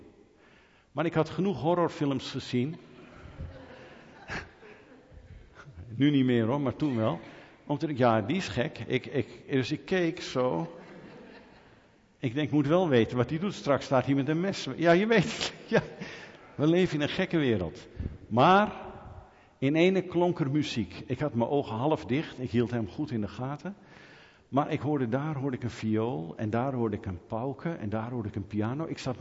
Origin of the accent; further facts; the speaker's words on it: Netherlands; En ik zei, en ik ben een bewijs van die zegen. Want ik ben een Nederlander.